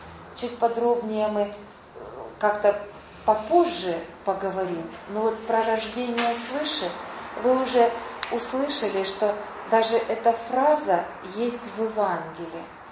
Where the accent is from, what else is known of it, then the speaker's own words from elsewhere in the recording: Simferopol, Crimea, Ukraine; У нас там, я сама из Симферополя, рядом Бахчисарай